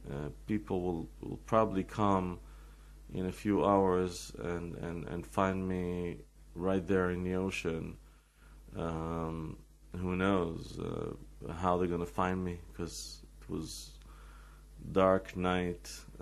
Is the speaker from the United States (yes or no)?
no; Israel; I told him that I'm from Israel, and then he started to ask me personal questions. Does it mean that you're a Jew? And I told him, it doesn't really mean that I'm a Jew, but I am a Jew.